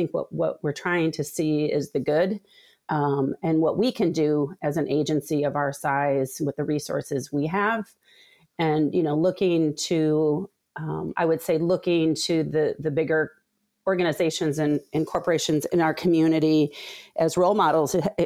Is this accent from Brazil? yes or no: yes; Brazil; also born or lived in Chicago, United States; So I would say that I grew up born in Chicago to a Brazilian, and then shipped off to Brazil at the age of five.